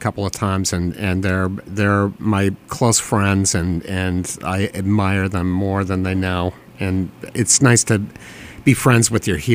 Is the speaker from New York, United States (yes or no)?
no; San Diego, California, United States; born there; I was born in San Diego.